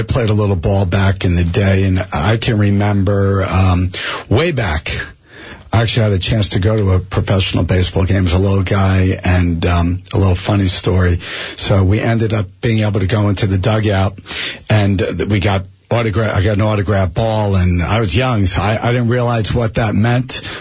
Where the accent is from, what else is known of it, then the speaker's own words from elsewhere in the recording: Springfield, New Jersey, United States; I grew up in Springfield and right in Union County.